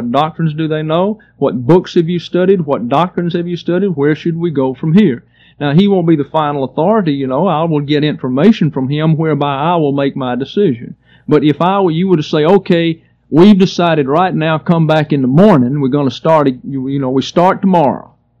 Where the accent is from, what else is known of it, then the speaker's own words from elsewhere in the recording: Troy, Alabama, United States; And I was living in my hometown of Troy, Alabama.